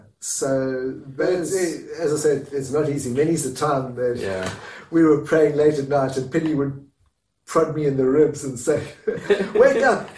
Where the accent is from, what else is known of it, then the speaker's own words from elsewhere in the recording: Ireland; I don't sound it, but I'm actually Irish